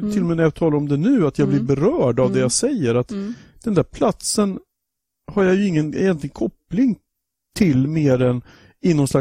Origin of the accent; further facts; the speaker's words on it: Norrköping, Östergötland, Sweden; Ens i Norrköping har jag vuxit upp i olika stadsdelar.